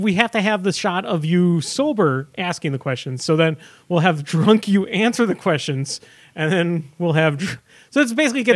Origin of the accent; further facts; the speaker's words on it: Wisconsin, United States; I mean, we should be a lot more considering we're from Wisconsin.